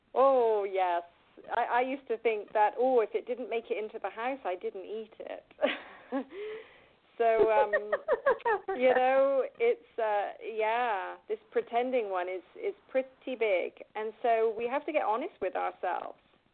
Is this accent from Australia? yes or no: no; England, United Kingdom; now in United States; I became a U.S. citizen, but I'm still, you know, I have dual citizenship in England. Yes, I'm from England.